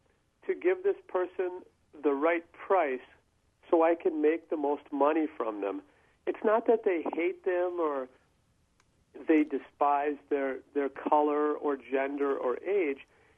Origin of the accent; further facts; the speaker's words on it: Sun Prairie, Wisconsin, United States; You mentioned I was from Sun Prairie, and that's exactly right.